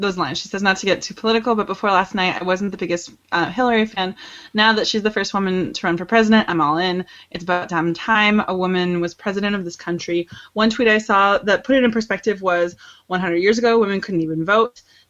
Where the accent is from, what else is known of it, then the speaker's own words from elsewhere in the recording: Missoula, Montana, United States; I was just going to give a shout out to my home state because I loved how they highlighted that 100 years ago they sent the first woman to Congress who was from my hometown, Jeanette Rankin